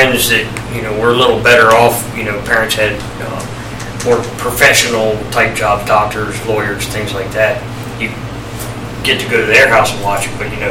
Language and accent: English; Martinsburg, West Virginia, United States; I think when I grew up here in Martinsburg, West Virginia, for those listening in other parts of the country, small town, about an hour and a half, hour 45 minutes from the nation's capital.